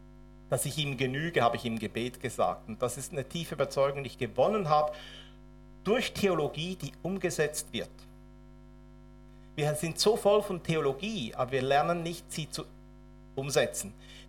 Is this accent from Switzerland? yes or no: yes; Switzerland; Ich bin aber auch glücklich als Schweizer.